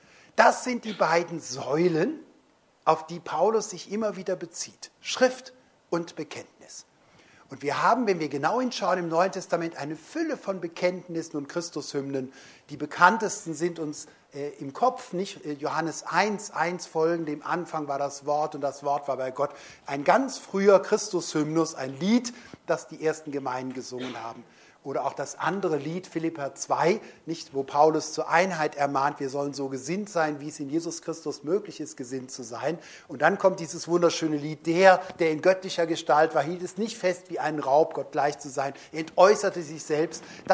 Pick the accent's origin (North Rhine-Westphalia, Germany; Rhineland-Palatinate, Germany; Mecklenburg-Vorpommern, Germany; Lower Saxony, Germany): North Rhine-Westphalia, Germany; Cologne; Als Kölner liebe ich Fleischküchle